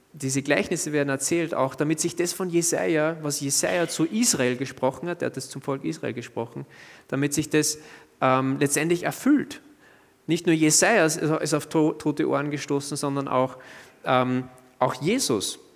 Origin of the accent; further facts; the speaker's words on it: Austria; Natürlich nicht so perfekt ausgesprochen wie ich als Österreicher